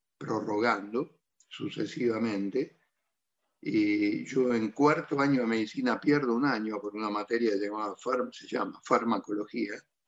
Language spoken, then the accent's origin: Spanish; Bernal, Buenos Aires Province, Argentina; Yo me crié y vivo en Bernal, un típico barrio de clase media